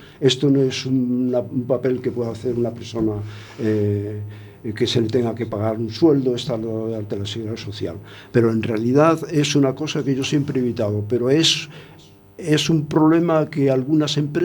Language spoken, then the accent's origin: Spanish; Peñarroya-Pueblonuevo, Andalusia, Spain; yo soy de un pueblo de Córdoba, de Peñarroya, Pueblo Nuevo, un pueblo minero.